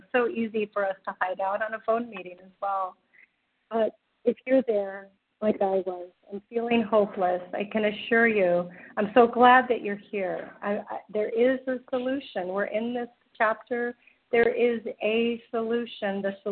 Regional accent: Wyoming, United States

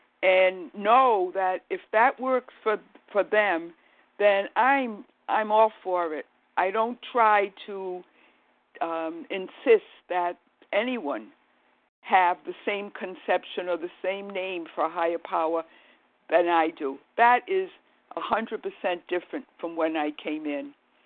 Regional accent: Boston, Massachusetts, United States; I'm recovered compulsive overeater from the Boston area.

